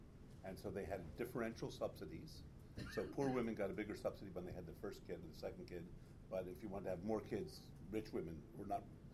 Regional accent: United States; I mean, when I was growing up in the United States, and I think I'm the oldest person in this room

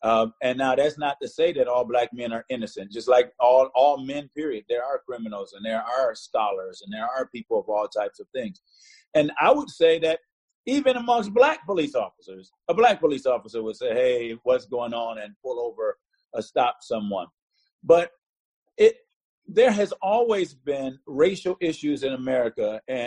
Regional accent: Inkster, Michigan, United States; You know, I grew up here. I'm from Detroit, Michigan, really a small place called Inkster, Michigan, right outside of Detroit.

